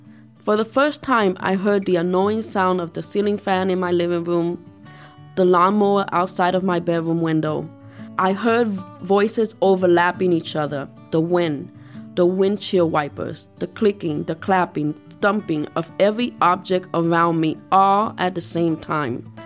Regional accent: New York, United States; Eventually, someone mentioned that I spoke differently because I was from New York.

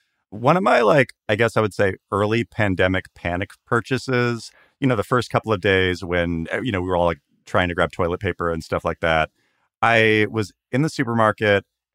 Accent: Washington, United States; I grew up around Washington State. So, of course, when Washington teams are doing great, I'm happy.

